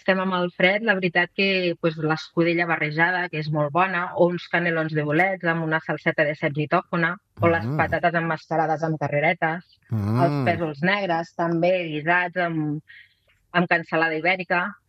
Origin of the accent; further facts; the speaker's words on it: Sant Just Desvern, Catalonia, Spain; now in Organyà, Spain; nosaltres no som d'aquí, d'Organyà, portem 15 anys, però som de Sant Just.